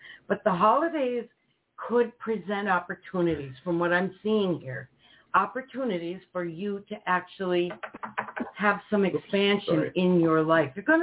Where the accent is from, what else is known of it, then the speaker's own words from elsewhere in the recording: Duluth, Minnesota, United States; now in Virginia Beach, United States; We're from Duluth, Minnesota ourselves, and we know winter.